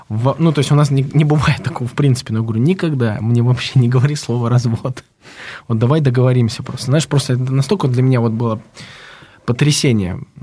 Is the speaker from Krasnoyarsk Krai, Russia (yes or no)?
no; Karachay-Cherkessia, Russia; я сам родом с Северного Кавказа, Карачаево-Черкесии